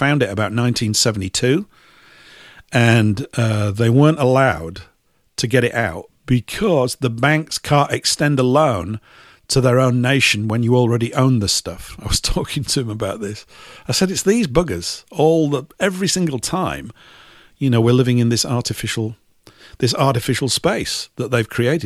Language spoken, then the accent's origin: English; Leeds, Yorkshire and the Humber, United Kingdom; something that came from my hometown, I think from Leeds